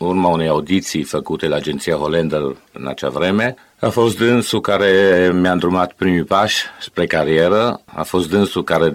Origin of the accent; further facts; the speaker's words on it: Timișoara, Timiș County, Romania; Faptul că suntem timișoreni amândoi.